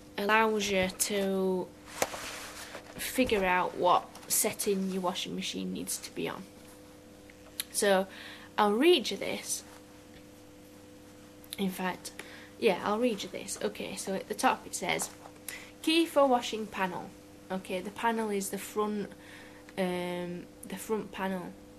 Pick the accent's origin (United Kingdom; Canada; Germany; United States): United Kingdom; Sheffield, Yorkshire and the Humber; I come from Sheffield in England.